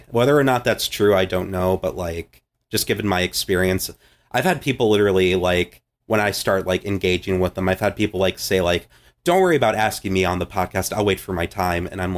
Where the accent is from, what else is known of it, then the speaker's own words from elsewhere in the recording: Wisconsin, United States; moved away as an adult; I live in the South now. I actually grew up, born and raised until 18 in Wisconsin.